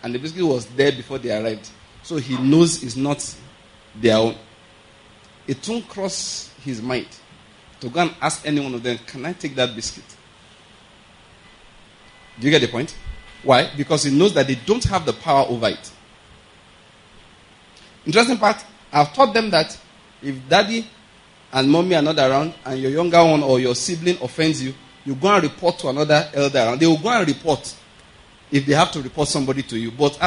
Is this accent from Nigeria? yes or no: yes; Nigeria; I said, good afternoon. I'm from Nigeria. I'm visiting for just 1 month.